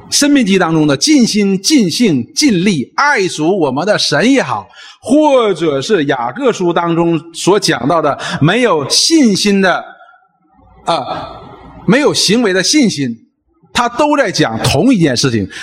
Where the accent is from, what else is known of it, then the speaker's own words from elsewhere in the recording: China; 我们中国人有句话，不做亏心事不怕鬼叫门